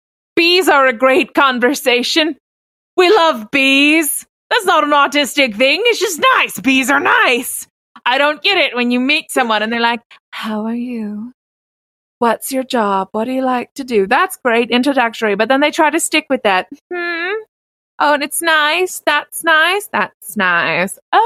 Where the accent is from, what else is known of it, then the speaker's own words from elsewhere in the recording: Oklahoma, United States; I grew up in Oklahoma. Summer camp, it'd be 110 degrees.